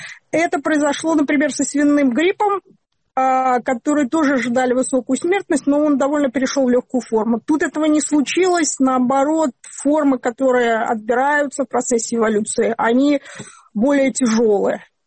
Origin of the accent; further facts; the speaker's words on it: Belarus; Я очень огорчена, как белоруска, я очень огорчена тем, что произошло в Беларуси.